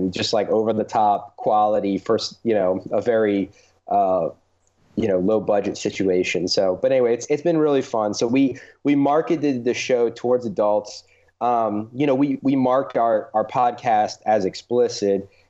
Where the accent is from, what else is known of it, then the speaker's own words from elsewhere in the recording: New Orleans, Louisiana, United States; though we talk a little bit about the Saints every now and then since we're from New Orleans.